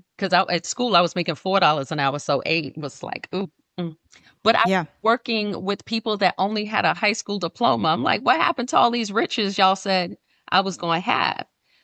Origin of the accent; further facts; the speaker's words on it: New York, United States; I grew up in New York.